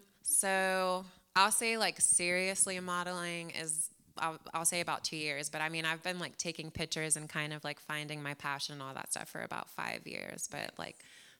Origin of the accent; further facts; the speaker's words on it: San Antonio, Texas, United States; also born or lived in New Jersey, United States; Yeah, I was born in New Jersey, but I wasn't there for long. I was actually raised in San Antonio, so definitely a Texan.